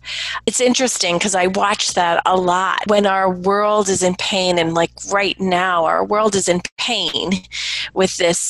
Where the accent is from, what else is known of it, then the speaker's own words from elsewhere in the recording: New York, United States; and it was right after 9/11, and I'm a New Yorker. It was very near and dear to my heart, all of that tragedy